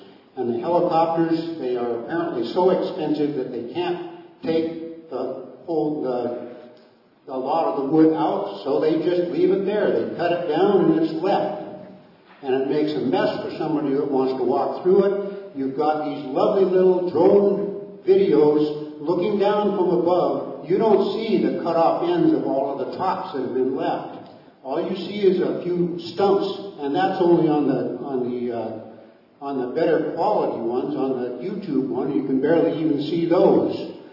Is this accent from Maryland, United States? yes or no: no; Gravina Island, Alaska, United States; also born or lived in Ketchikan; I was born in Ketchikan. I lived on Gravina since I was 9